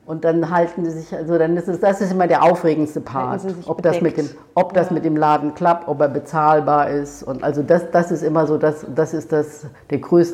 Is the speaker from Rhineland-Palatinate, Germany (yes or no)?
yes; Ludwigshafen, Rhineland-Palatinate, Germany; also ich komme ja aus der Pfalz, aus Ludwigshafen.